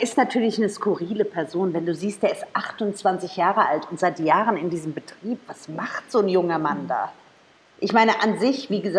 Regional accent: Frankfurt, Hesse, Germany; Frankfurter Mädchen.

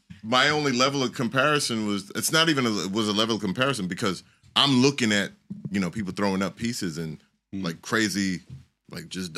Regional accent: Miami, Florida, United States; I'm not from Florida. I'm from Miami.

